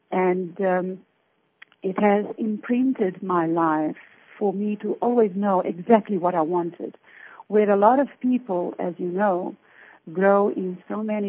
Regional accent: Mozambique; growing up in Mozambique, you know, it was, and it still is, one of the poorest countries in the world.

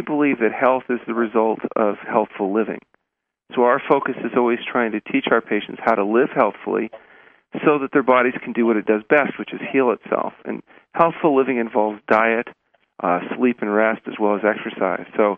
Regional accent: Long Beach, California, United States; Actually, I grew up in Southern California, down there in Long Beach, home of the Bloods and the Crips.

